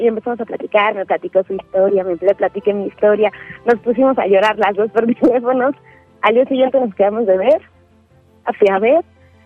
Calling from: Mexico City, Mexico; De la Ciudad de México.

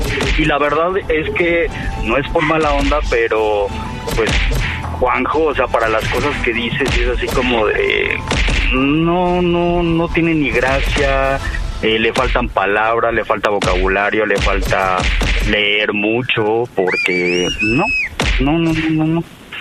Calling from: Mexico City, Mexico; De aquí, de la Ciudad de México.

